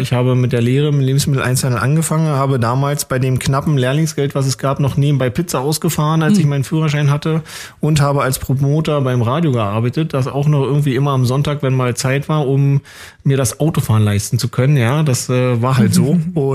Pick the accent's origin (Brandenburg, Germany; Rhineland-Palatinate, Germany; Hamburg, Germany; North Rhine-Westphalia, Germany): Brandenburg, Germany; Potsdam; born there; Ich komme aus dem wunderschönen Kaput am Schwielosee, bin gebürtiger Potsdamer, bin jetzt 40 Jahre alt geworden